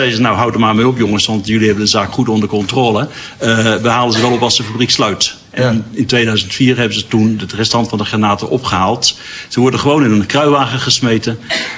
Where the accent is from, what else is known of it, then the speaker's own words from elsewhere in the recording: Muiden, North Holland, Netherlands; Wij komen uit Muiden